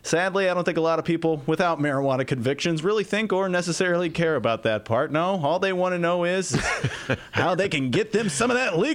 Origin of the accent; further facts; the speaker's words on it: Alton, Illinois, United States; Hey there, how's it going, everybody? … Yes, I am from Alton.